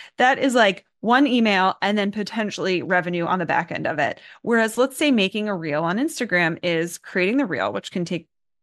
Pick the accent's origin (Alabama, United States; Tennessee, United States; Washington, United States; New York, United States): New York, United States; So I grew up in New York.